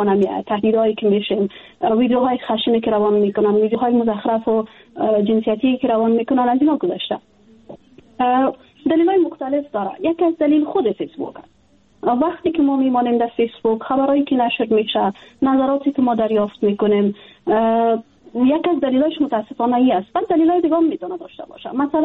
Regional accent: Afghanistan; جدا از اینکه وطنم است، خانواده مجا است، دوستای ما هستن، من در افغانستان بزرگ شدیم، تحصیل کردیم، کار کردیم،

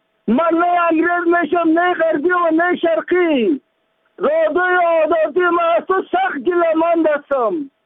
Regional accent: Afghanistan; من افغان هستم،

